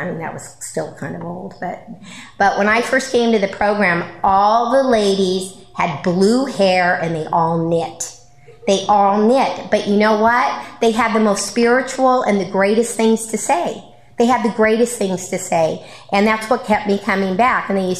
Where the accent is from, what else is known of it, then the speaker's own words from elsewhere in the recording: Los Angeles, California, United States; now in Santa Clarita, United States; I moved out to Santa Clarita, and it was like culture shock to me because I was from the West Side where you had a billion meetings a day everywhere.